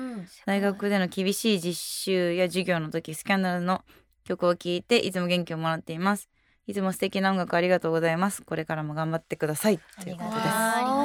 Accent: Wakayama, Japan; moved away as an adult; now in Tokyo, Japan; 僕の実家は和歌山県にある神社で、

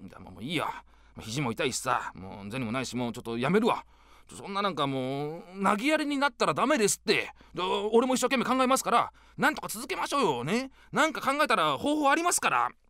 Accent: Kansai, Japan; そうですね、なんかやっぱもともと関西出身なんで

